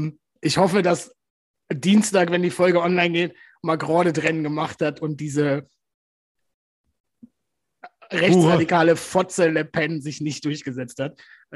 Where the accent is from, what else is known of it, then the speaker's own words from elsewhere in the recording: Baden-Württemberg, Germany; Also bis Frankreich ist von meiner Heimat ein halbes Stündchen.